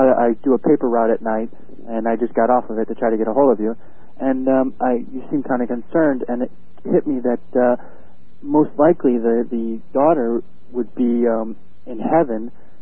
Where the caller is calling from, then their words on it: Carbondale, Illinois, United States; I'm calling from Carbondale, Illinois.